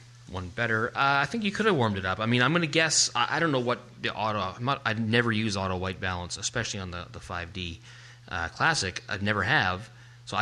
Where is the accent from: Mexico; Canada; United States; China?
Canada; Vancouver, British Columbia; Like, this represents to me what it was like growing up in Vancouver in the fall.